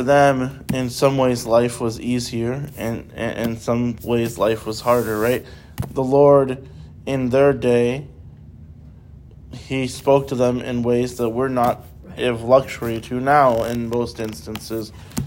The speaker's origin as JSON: {"language": "English", "town": "Chicago", "region": "Illinois", "country": "United States", "tie": "born or raised there", "said": "See, in the Midwest, where I grew up in Chicago, we call it nosy."}